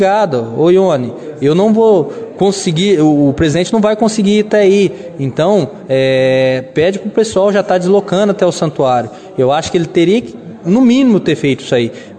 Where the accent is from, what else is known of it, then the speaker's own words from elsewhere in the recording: Bandeirantes, Paraná, Brazil; mas eu nasci e cresci no meu Bandeirantes.